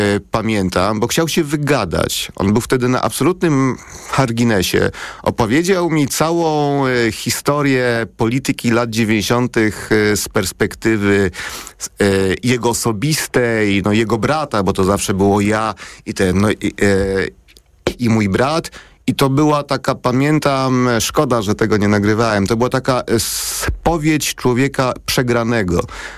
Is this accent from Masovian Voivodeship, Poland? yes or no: no; Gdańsk, Pomeranian Voivodeship, Poland; jako młody dziennikarz, bo jestem też z Gdańska